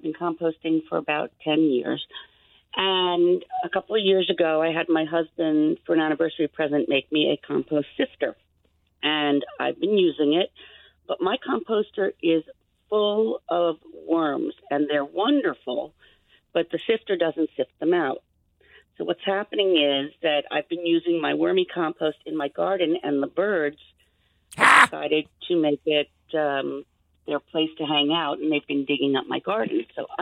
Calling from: Fountainville, Pennsylvania, United States; I'm calling from Fountainville, Pennsylvania.

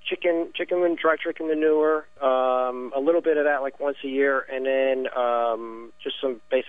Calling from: Asbury Park, New Jersey, United States; I'm calling you from Asbury Park, New Jersey, and I have two questions for you.

